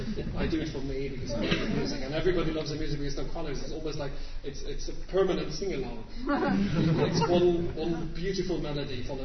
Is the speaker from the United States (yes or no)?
no; Zurich, Switzerland; English is a second language; I've only done so far in Zurich, in my hometown, and it's so gorgeous.